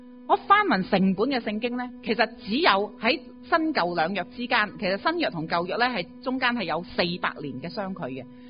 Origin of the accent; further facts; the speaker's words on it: Hong Kong; 咁最令我哋香港人或者系中国同胞即系有嗰个嘅痛心嘅咧